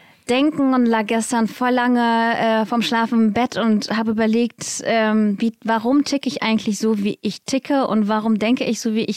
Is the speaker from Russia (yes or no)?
yes; Russia; Ich dachte an meine Kindheit in Russland. Mhm. So, und es war so, meine Eltern und ich haben zu viert in zwei Räumen gelebt damals in Russland.